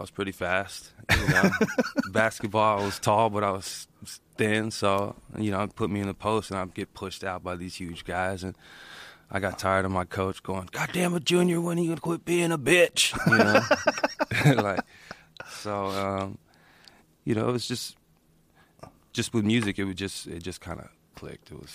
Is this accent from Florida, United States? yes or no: no; Austin, Texas, United States; Yeah, I grew up in Austin.